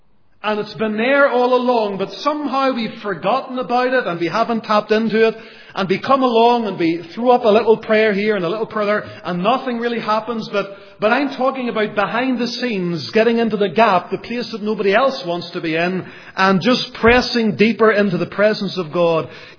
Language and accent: English; Lisburn, Northern Ireland, United Kingdom; the church I grew up in Lisburn